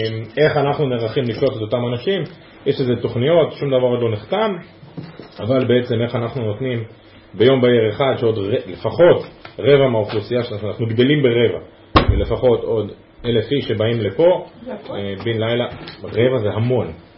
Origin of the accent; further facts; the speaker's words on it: Gedera, Central District, Israel; מקור אני מגדרה, שם גדלתי והתחנכתי. עברנו לפה גם בגלל תוכנית הקליטה